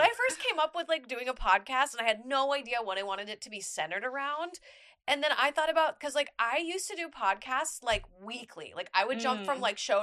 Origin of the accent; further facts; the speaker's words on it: Minnesota, United States; Well, I started when I was 10. I grew up in Minnesota.